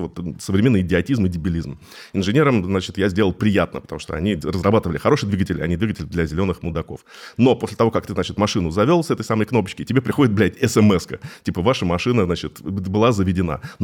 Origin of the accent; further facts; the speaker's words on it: Moscow, Russia; я как москвич, как тот самый наглый, зажравшийся москвич, капризный